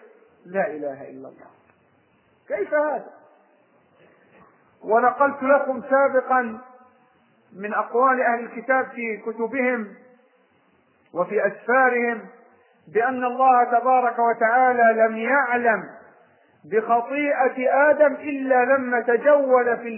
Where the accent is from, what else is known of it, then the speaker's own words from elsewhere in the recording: Egypt; وهذا المثل شائع عندنا في مصر، يقول يعطي الحلق للي بلو جان، مثل شعبي